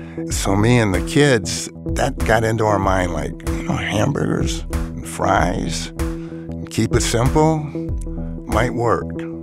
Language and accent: English; Michigan, United States; And from where I'm from, is Posen was right near us, and they raised potatoes. I grew up on a farm that we raised a lot of potatoes.